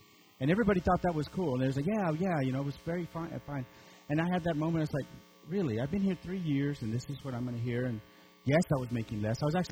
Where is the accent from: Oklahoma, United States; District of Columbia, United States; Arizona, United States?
Arizona, United States; Originally, I'm from Southern Arizona, where the border issue and the immigration issue was on a daily